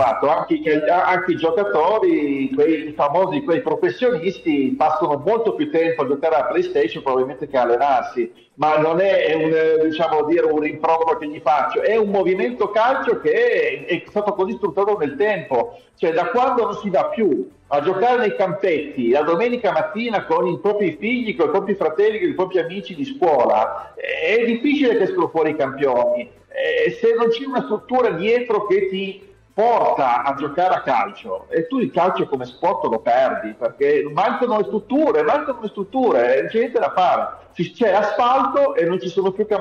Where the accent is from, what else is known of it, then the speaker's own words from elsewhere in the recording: Grugliasco, Piedmont, Italy; io vivo in un piccolo, io sono di Grugliasco, sì, vivo sì, in un piccolo borgo rispetto a Torino